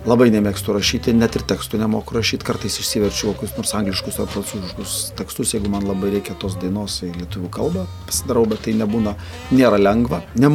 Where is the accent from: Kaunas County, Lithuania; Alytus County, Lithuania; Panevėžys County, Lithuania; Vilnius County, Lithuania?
Vilnius County, Lithuania; Vilnius; Aš esu vilnietis ir gimęs ir išaugęs ant Vilniaus asfalto ir man tai patinka ir tikrai džiaugiuosi, kad esu vilnietis